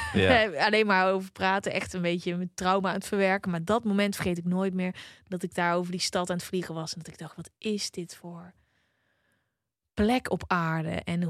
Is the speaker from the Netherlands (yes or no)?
no; Fortaleza, Ceará, Brazil; Dutch is a second language; want ik kwam uit Fortaleza, was super gevaarlijk.